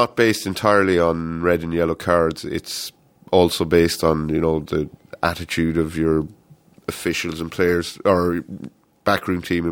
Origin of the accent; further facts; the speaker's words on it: Birr, County Offaly, Ireland; From Burr, which is... Moneygall is in County Offaly and Burr is in County Offaly.